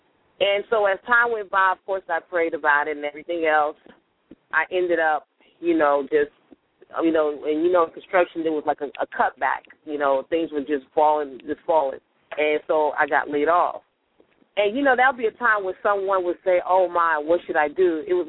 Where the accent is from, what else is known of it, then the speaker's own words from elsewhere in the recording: Miami, Florida, United States; Well, of course … I'm from Miami, Florida.